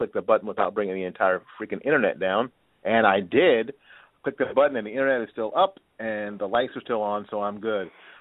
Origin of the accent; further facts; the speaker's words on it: Newark, New Jersey, United States; born there; Because I was born in the wonderful garden city of Newark.